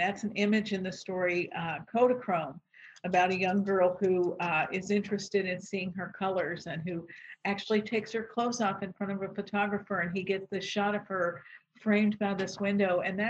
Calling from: Louisville, Kentucky, United States; Louisville, Kentucky.

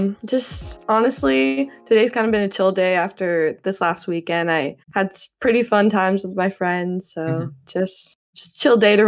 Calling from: Ventura, California, United States; I'm calling from Ventura, California. It's just kind of coastal area, kind of harbor town, right? Basically north of Los Angeles and south of Santa Barbara.

